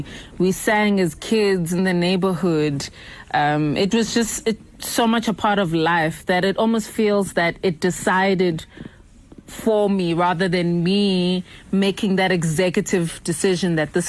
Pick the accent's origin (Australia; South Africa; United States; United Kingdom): South Africa; Pietermaritzburg, KwaZulu-Natal; also born or lived in Durban; I was born in Durban, KwaZulu-Natal.